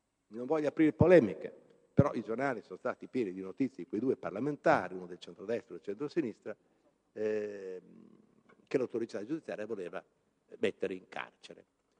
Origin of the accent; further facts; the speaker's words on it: Bologna, Emilia-Romagna, Italy; io sono di Bologna, si parla ogni tanto della Dozza